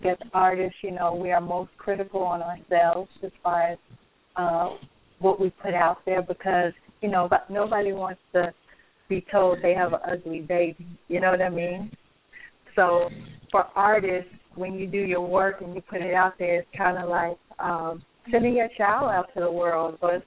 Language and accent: English; Chicago, Illinois, United States; Well, I'm from Chicago.